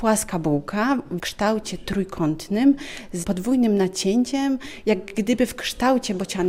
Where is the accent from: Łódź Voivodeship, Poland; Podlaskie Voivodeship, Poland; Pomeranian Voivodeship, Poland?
Podlaskie Voivodeship, Poland; Jesteśmy rodowitymi podlasiankami z pokolenia na pokolenie i ogromnymi lokalnymi patriotkami.